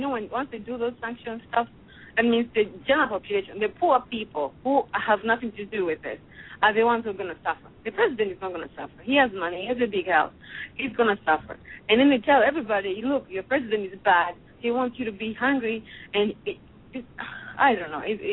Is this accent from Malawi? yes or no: yes; Malawi; I'm from Malawi